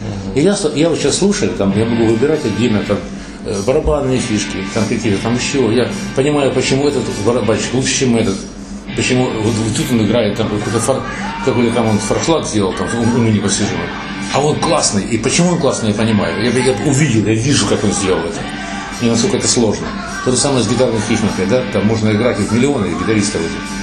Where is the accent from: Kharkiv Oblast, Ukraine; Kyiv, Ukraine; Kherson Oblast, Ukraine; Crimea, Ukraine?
Kharkiv Oblast, Ukraine; Kharkiv; я же харьковчанин